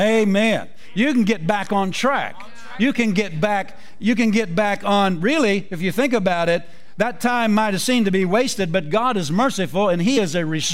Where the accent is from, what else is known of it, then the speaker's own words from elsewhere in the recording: Pennsylvania, United States; I grew up in Pennsylvania, there's a lot of Amish in Pennsylvania